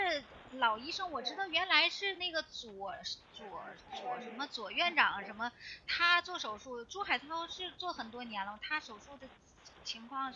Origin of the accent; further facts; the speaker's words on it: Heilongjiang, China; 我们是黑龙江人。